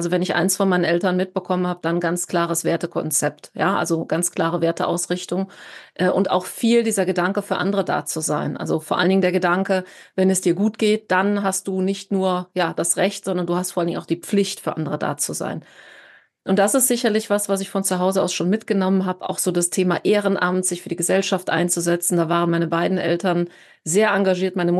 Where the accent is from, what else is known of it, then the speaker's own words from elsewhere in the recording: Rhineland, Germany; das hast du ja schon gesagt. Ich bin Rheinländerin durch und durch. Vielleicht hört oder der eine, die andere das auch ein bisschen an meiner Stimme.